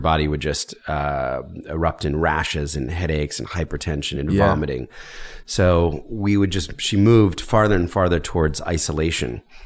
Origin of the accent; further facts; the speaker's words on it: Philadelphia, Pennsylvania, United States; born there; I was born in Philadelphia. My parents were, you know, straight middle class.